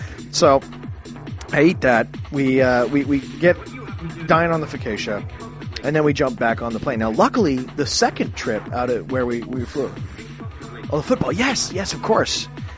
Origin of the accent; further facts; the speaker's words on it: Canada; This is like, I'm Canadian.